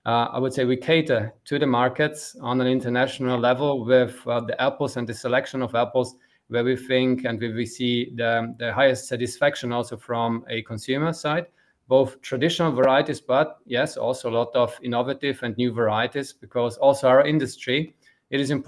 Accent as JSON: {"language": "English", "region": "Trentino-Alto Adige", "country": "Italy", "first_language": "German", "second_language": "English", "said": "Well, it is the mother tongue of the majority of people living in South Tyrol is German. So even my mother tongue is German, even though I'm Italian. And minority also speaks Latin. So we have actually three official languages in South Tyrol."}